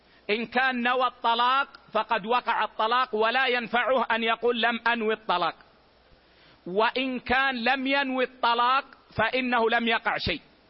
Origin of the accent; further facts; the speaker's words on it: Hejaz, Saudi Arabia; العيش عندنا في الحجاز هو الخبز